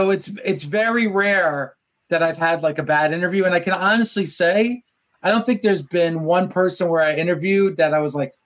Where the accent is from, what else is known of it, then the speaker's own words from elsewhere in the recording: New Jersey, United States; I'm a Jersey guy. I grew up in Jersey. So, you know, 12, 13 year old … was a big Ric Flair fan.